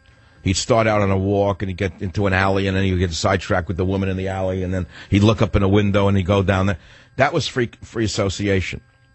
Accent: United States; I grew up feeling safe in America.

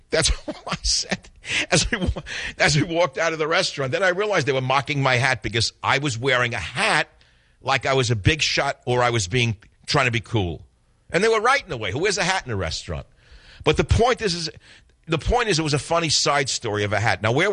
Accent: New York, United States; born or raised there

